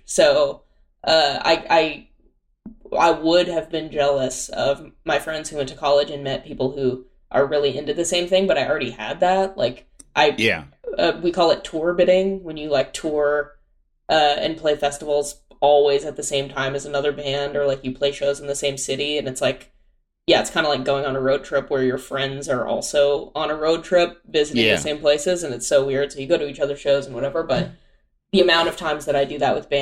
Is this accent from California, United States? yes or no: yes; California, United States; born there; now in Pasadena, United States; And I told someone I was from Orange County that I was born there.